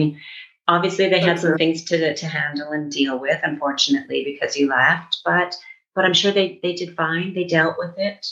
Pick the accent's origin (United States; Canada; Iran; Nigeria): Canada; I think because I'm from Canada, near the border of the US as well.